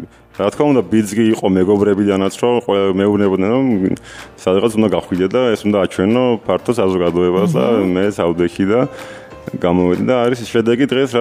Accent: Samtredia, Imereti, Georgia; მე ვარ 26 წლის, სამტრედიიდან.

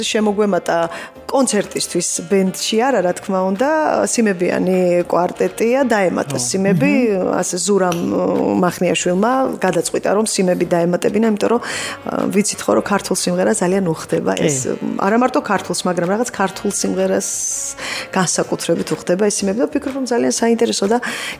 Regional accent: Kutaisi, Imereti, Georgia; ძალიან მიყვარს ეს ქალაქი, იქიდან გამომდინარე, რომ მთელი ჩემი ბავშვობა იქ მაქვს გატარებული და ამ ქალაქის წარმომადგენელს გავყევე შემდეგ უკვე ცოლად და ნუ მიხვდი ხო რაც მაკავშირებს ეს ქუთაისთან

